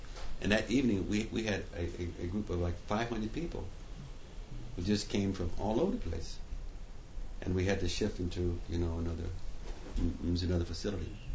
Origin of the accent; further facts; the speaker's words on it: United States; practically every country in the world I go to, except America. And I'm American.